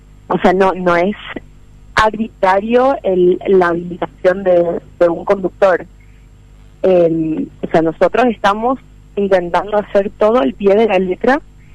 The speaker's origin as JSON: {"language": "Spanish", "country": "Paraguay", "said": "Somos todos paraguayos"}